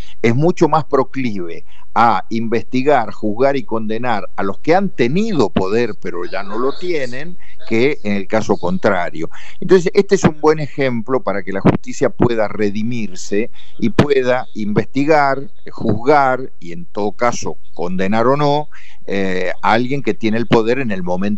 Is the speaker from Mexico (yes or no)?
no; San Rafael, Mendoza, Argentina; me volví a mi tierra, en San Rafael, en Mendoza, donde soy titular de uno de los estudios jurídicos más antiguos, que era de mi padre y de mi madre. Yo soy hijo de abogados.